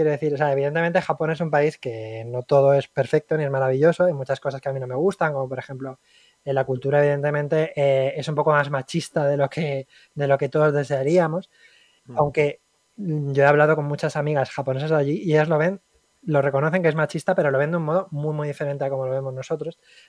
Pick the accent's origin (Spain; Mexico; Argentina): Spain; Albacete, Castilla-La Mancha; Yo vivía en Albacete de pequeño y en Albacete no teníamos televisión autonómica.